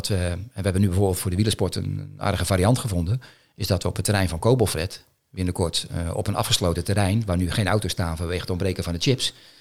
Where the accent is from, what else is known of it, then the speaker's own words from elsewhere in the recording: Zeeland, Netherlands; We zijn Zeeuwen